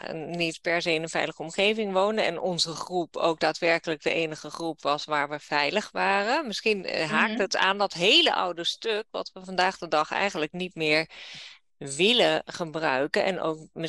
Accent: Netherlands; Maar ik ben wel Nederlandse.

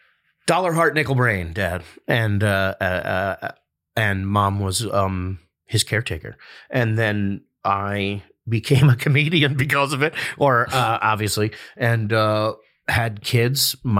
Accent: Eastchester, New York, United States; Eastchester, New York.

